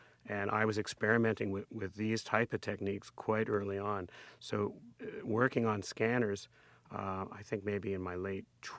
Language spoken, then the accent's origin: English; Toronto, Ontario, Canada; When I was growing up in Toronto, I was interested in a lot of these techniques.